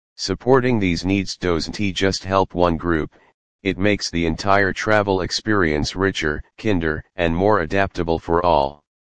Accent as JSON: {"language": "English", "town": "Vancouver", "region": "British Columbia", "country": "Canada", "said": "I'm from Vancouver, British Columbia"}